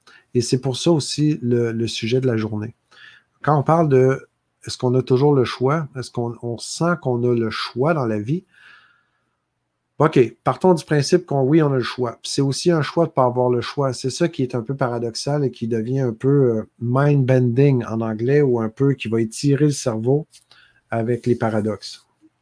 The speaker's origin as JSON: {"language": "French", "region": "Nouvelle-Aquitaine", "country": "France", "said": "Donc, je suis de Charente."}